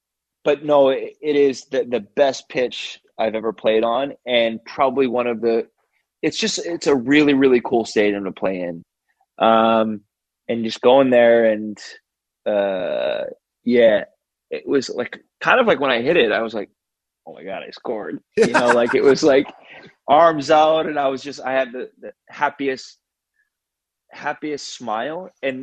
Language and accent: English; United States; And it was kind of like, wow, like being another American over here.